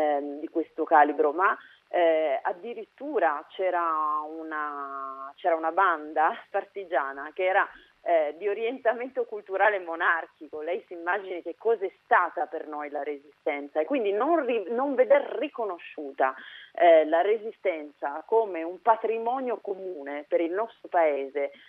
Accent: Piedmont, Italy; nella mia terra, la provincia Granda

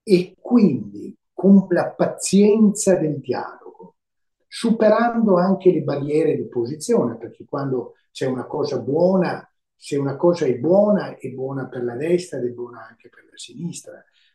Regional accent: Veneto, Italy; una bottiglia di un vino pregiato che parte dal Veneto, parliamo della mia terra

